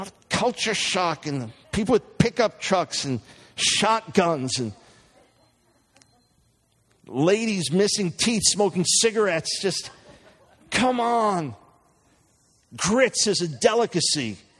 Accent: New York City, New York, United States; being a New Yorker, loving the city, it was really important to me for us to be there.

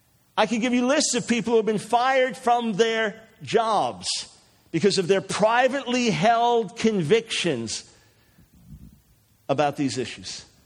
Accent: New York, United States; I say our watch, I'm a New Yorker and on the air on a regular basis every day in New York.

